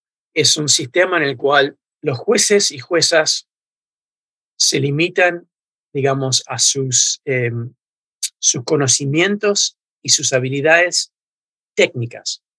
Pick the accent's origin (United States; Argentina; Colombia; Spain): United States; Yo nací, viví siempre en Estados Unidos